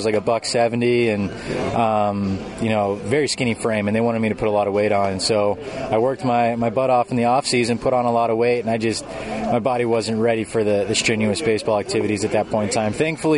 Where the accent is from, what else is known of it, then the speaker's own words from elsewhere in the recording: San Diego, California, United States; I grew up partly in San Diego.